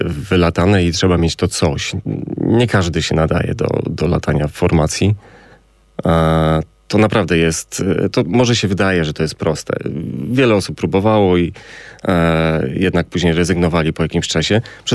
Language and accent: Polish; Kraków, Lesser Poland, Poland; Ja jestem ze Swoszowic, generalnie tam mieszkam i od zawsze samoloty, które podchodzą do lądowania na Balice, od zawsze tamtędy podchodziły.